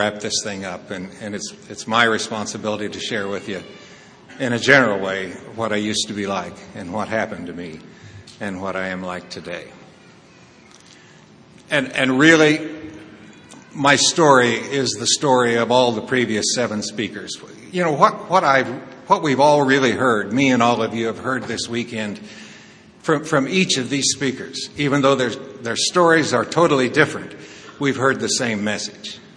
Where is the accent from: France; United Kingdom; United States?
United States; Wichita, Kansas; also born or lived in Naples, Florida; now in Lake of the Ozarks, United States; If you look in your program, it says I'm from Wichita, Kansas. If you read my name badge, it says I'm from Naples, Florida.